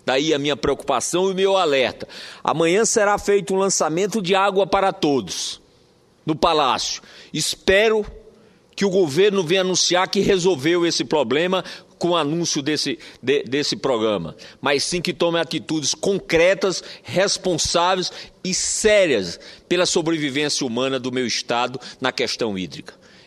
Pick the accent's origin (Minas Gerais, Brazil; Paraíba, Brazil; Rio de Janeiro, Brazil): Paraíba, Brazil; São José de Piranhas; born there; Eu nasci em São José de Piranhas, minha querida Jatobá, a 520 quilômetros da capital. Fica a 70 quilômetros de Sousa.